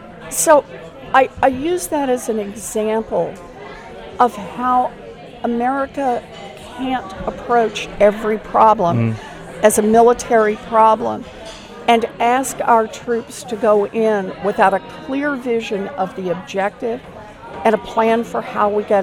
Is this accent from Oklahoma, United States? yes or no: yes; Oklahoma, United States; I grew up out in Oklahoma.